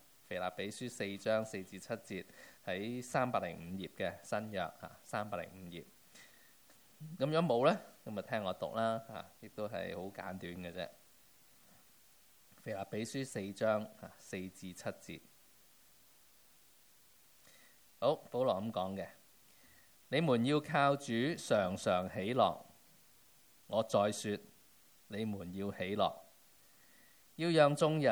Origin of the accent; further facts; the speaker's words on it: China; 我哋中國人有一句説話叫犧牲小我啊，成全大我。